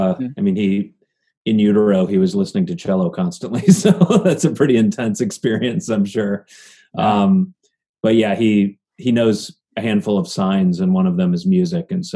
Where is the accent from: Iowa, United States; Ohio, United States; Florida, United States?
Iowa, United States; But I'm originally from Iowa.